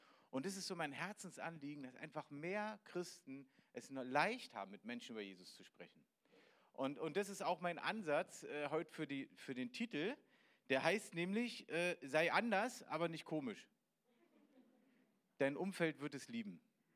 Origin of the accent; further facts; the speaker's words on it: Berlin, Germany; accent: Berlin; ich komme aus Berlin, ich bin echter Berliner, so richtig, ja, wenn ich will, dann könnte ich die ganze Zeit auch so Berlinern